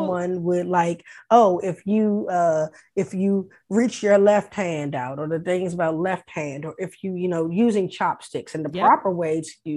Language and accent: English; United States; the fact that we're American, traveling while Black American was definitely something